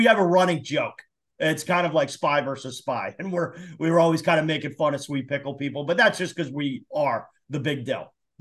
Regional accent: New York, United States; And I, you know my accent. So I'm actually from New York and had an office in Philly.

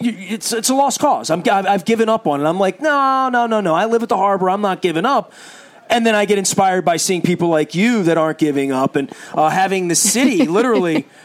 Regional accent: Dundalk, Maryland, United States; I mean, I grew up in Dundalk 30 years ago.

